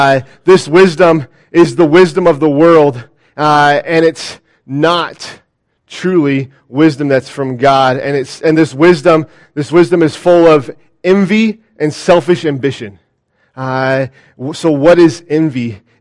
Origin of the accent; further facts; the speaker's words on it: California, United States; I grew up in a really rough area of Southern California, and I would go to these